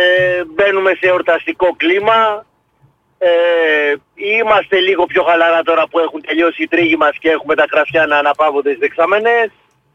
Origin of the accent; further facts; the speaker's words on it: Mytikas, Central Greece, Greece; Το χωριό που κατάγομαι από το Μύτικα της Εύβοιας, στη Χαλκίδα το λένε Αμπέλια.